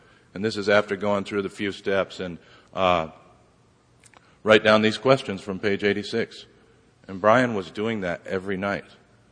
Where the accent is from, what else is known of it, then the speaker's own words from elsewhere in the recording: Iowa, United States; Growing up, I grew up in Iowa.